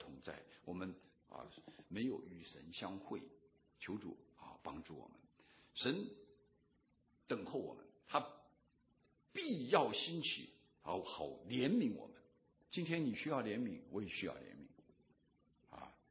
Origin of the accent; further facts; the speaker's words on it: China; 因为我们中国人都知道自古文人相亲自古就是这样。